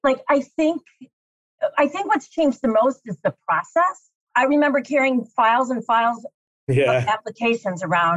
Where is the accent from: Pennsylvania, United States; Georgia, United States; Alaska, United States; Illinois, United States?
Illinois, United States; Chicago; I moved back to the city. I was from Chicago. It was great to get back home to family.